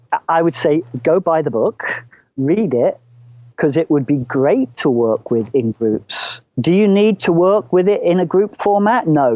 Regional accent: Bury St Edmunds, East of England, United Kingdom; now in Scotland, United Kingdom; My hometown of Bury St. Edmunds has lots of flint.

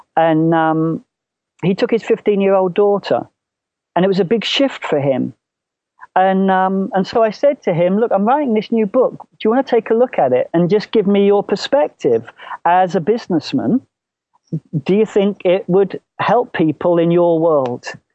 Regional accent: Bury St Edmunds, East of England, United Kingdom; now in Scotland, United Kingdom; My hometown of Bury St. Edmunds has lots of flint.

